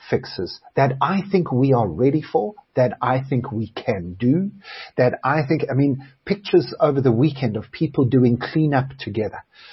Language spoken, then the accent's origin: English; South Africa; if I am South African, which I am, if you are South African, wouldn't you much rather do it in a place that you can call home?